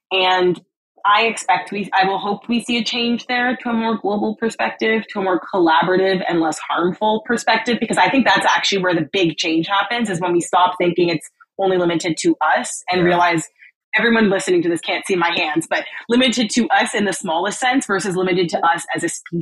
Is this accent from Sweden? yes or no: no; Canada; now in United States; I'm from Canada and I'm hoping to move to London next year.